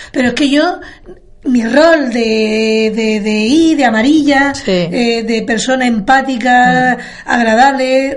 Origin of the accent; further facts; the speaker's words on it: Region of Murcia, Spain; como buenos murcianos que somos, en nuestra forma de trabajar y de expresarnos, les hace gracia.